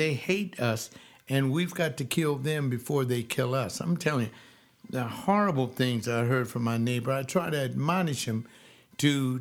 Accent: United States; I mean, I don't know why they would want to kill me because I'm an American.

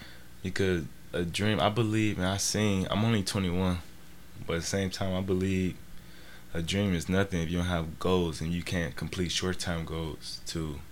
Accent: Pasadena, California, United States; Grew up Pasadena, California.

